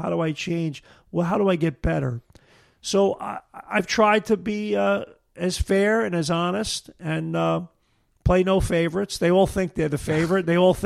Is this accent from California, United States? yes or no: no; Brooklyn, New York, United States; My growing up in Brooklyn and playing and coaching, my life has been a cultural mosaic and something I celebrate.